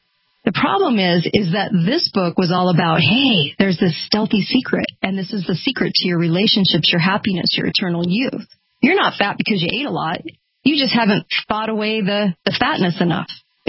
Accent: California, United States; I grew up near Disneyland. Everything I did was at Disneyland.

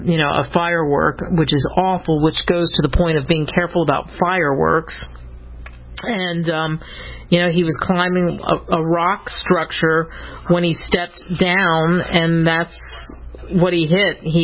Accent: Pennsylvania, United States; Every day I thank my lucky stars that I was, it sounds so trite, that I was born in the United States.

